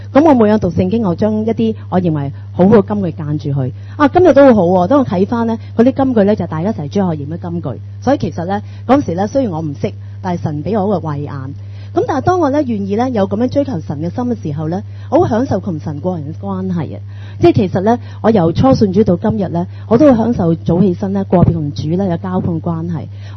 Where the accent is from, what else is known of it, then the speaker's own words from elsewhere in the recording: China; 可能咧我哋中国人咧自有教导